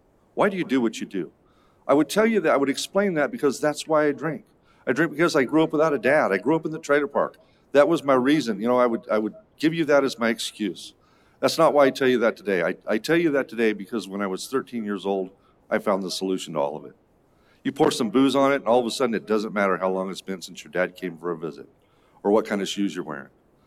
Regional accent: Phoenix, Arizona, United States; born there; I was born in Phoenix, Arizona in 1970.

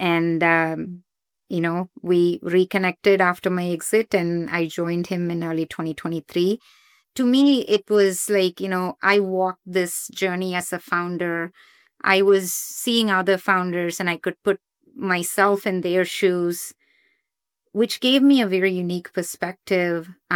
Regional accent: India; moved away as an adult; now in United States; So for me, growing up in India, I came here to the US to do my master's.

